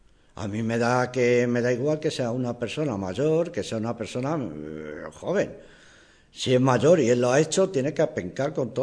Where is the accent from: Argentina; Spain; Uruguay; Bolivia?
Spain; Yo de esto soy español, me avergüenzo mucho de muchas cosas que hacen aquí